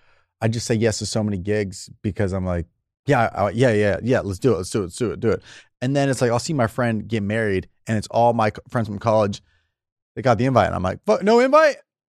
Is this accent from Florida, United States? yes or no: no; California, United States; The Southern California, like an hour from here.